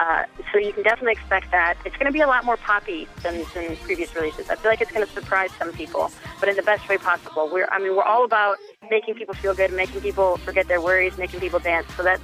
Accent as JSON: {"language": "English", "town": "Detroit", "region": "Michigan", "country": "United States", "tie": "born or raised there", "said": "I think just growing up in Detroit, I grew up at a time that the garage rock scene was really, really busting through."}